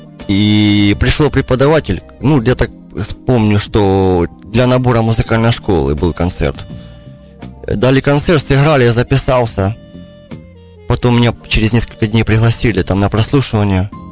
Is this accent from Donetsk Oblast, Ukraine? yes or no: no; Rubizhne, Luhansk Oblast, Ukraine; moved away as an adult; now in Kyiv, Ukraine; Да, Луганская область, город Рубежная.